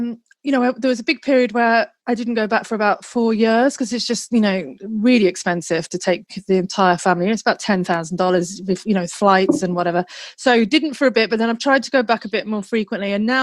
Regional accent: England, United Kingdom; I had never travelled as a kid. So, like, you know, I grew up in England. Our holidays were spent in Wales.

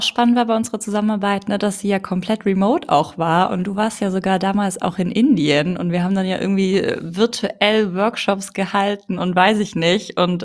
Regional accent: Ulm, Baden-Württemberg, Germany; ich komme aus Ulm, aus einem schwäbischen Haushalt

